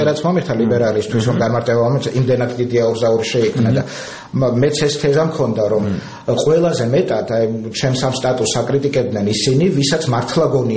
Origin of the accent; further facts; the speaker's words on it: Poti, Samegrelo-Zemo Svaneti, Georgia; moved away as an adult; now in Tbilisi, Georgia; მე ფოთიდან ჩამოვედი და ჩამოვარე თეატრალურ ინსტიტუტში 90-იან წლებში.